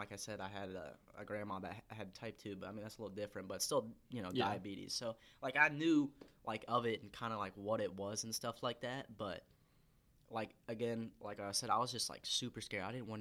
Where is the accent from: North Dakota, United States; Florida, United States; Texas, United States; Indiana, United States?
Indiana, United States; Bloomington; I'm from Bloomington, Indiana, and I was diagnosed with diabetes when I was in eighth grade.